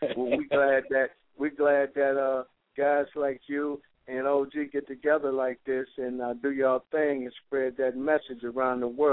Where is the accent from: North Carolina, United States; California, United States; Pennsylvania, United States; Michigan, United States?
Michigan, United States; Detroit; You know, I come from the street world. You know, I came from Detroit. You know, I started gang banging when I was 10 years old